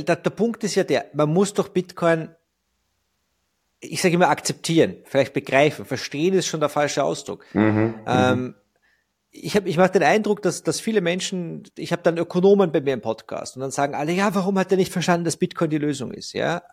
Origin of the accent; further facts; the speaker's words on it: Austria; bei uns in Österreich